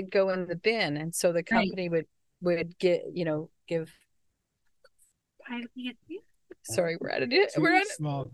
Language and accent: English; West Coast, Canada; also born or lived in prairies; now in Nova Scotia, Canada; No, I'm actually from the prairies originally, and I grew up on the West Coast, so I've been all over this country. And we have a place now, my husband and I, in Nova Scotia.